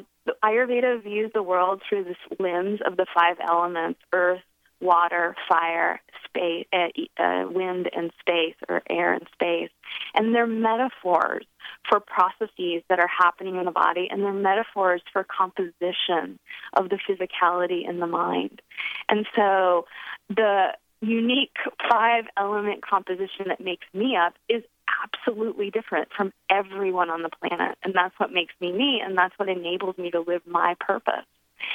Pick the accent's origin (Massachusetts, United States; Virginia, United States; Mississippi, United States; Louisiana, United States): Virginia, United States; now in India; I'm from Virginia, I'm a regular gal, and I moved to India